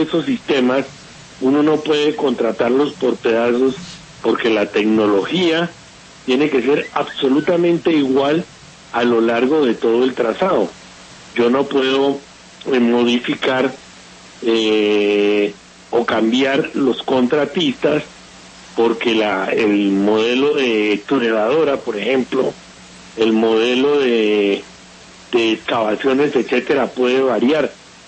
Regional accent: Bogota, Bogotá, Colombia; sobre todo como bogotano. Yo nací aquí en el barrio Ricaurte hace casi 70 años.

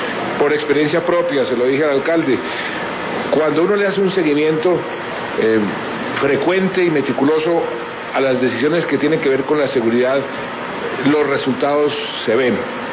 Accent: Bogotá, Colombia; yo soy bogotano, quiero como ninguno a mi ciudad amable

